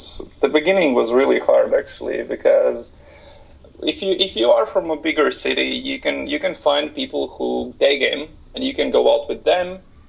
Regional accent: Riga, Latvia; He's from Portugal and I'm from Riga, so we have very different backgrounds

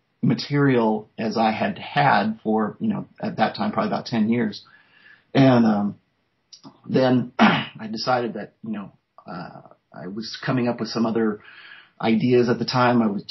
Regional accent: Los Angeles, California, United States; I grew up in Los Angeles. I went to community colleges in Los Angeles. I didn't go to a university until I got to Nevada.

